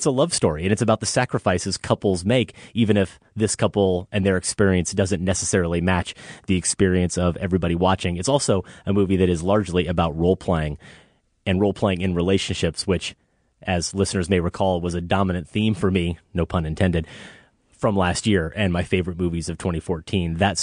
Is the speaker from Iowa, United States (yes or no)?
yes; Iowa, United States; I'm from Iowa. I don't have a Chicago accent.